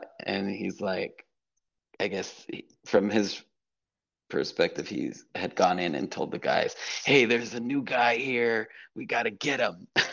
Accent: California, United States; I'm from California

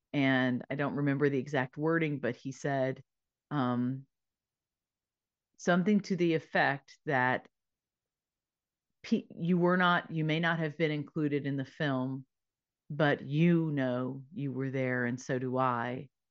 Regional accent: Mississippi, United States; Brad Freeman is from Mississippi. So my home state, not far from where I was born.

